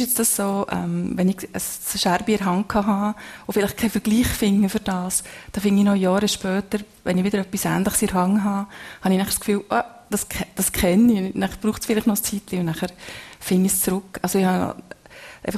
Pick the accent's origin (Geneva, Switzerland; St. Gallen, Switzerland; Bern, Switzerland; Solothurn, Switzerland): Solothurn, Switzerland; Bei Solothurn.